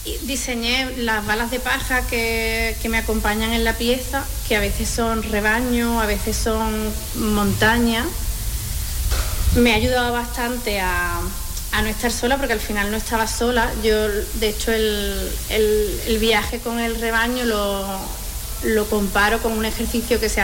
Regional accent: Seville, Andalusia, Spain; soy de Sevilla

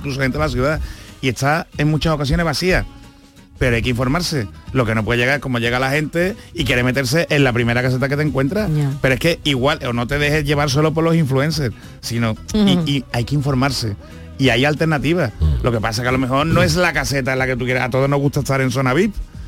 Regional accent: Seville, Andalusia, Spain; y a mí como sevillano digo que me ha ocurrido

